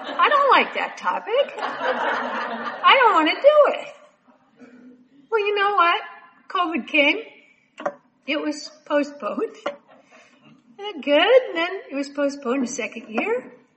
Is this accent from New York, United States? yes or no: no; Minnesota, United States; I mean, after all, I grew up in Minnesota. We're pretty rigid up there, Scandinavians.